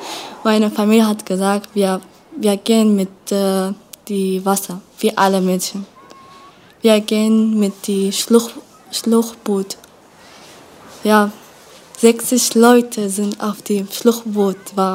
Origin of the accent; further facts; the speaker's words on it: Aleppo, Aleppo Governorate, Syria; German is a second language; Ich komme aus Syrien. Ich bin Kurdin. Und ich bin 16 Jahre alt. Ja, in Aleppo.